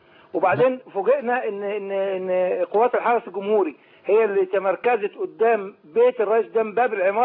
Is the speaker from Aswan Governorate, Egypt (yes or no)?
no; New Cairo, Cairo Governorate, Egypt; من القاهره الجديده